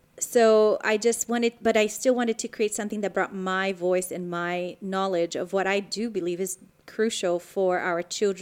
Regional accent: Rio de Janeiro, Brazil; now in Canada; For a little girl growing up in Brazil, I was born in Rio de Janeiro, which is a very lush, beautiful, mountainous beach area. Mm-hmm. And that's where I grew up.

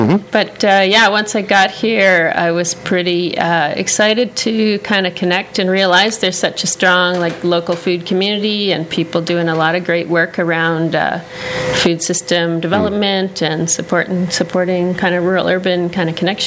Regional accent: Victoria, British Columbia, Canada; Yeah, I grew up in Victoria, B.C.

